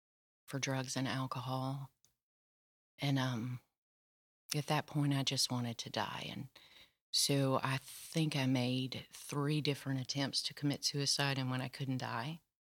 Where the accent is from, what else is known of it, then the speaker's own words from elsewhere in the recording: Ashland City, Tennessee, United States; So I grew up out in Ashland City, a small town out of Nashville